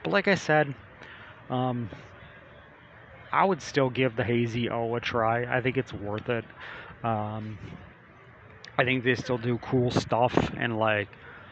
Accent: Chicago, Illinois, United States; now in Texas, United States; because I'm from Chicago and they were there, and I'm in Texas now and they're down here.

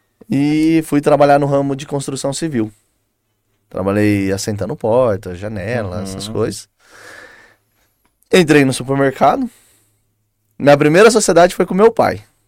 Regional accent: Santa Bárbara, São Paulo, Brazil; born or raised there; also born or lived in Colina

